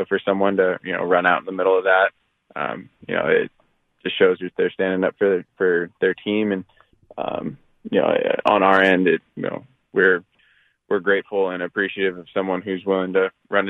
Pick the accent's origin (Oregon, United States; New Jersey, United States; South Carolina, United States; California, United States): California, United States; West Covina; West Covina, California.